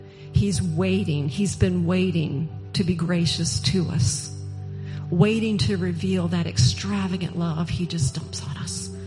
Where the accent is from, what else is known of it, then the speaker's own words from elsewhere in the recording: Currituck, North Carolina, United States; And then I'm from Currituck down the road.